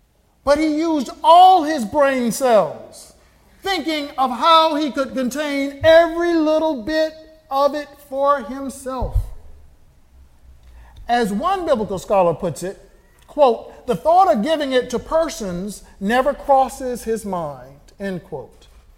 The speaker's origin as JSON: {"language": "English", "region": "Florida", "country": "United States", "tie": "born or raised there", "said": "Growing up in Florida, I witnessed my parents teach me by example that we are called to give to others."}